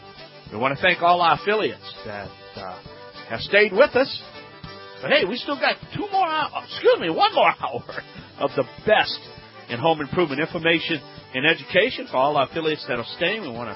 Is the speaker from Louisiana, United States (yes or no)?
yes; Louisiana, United States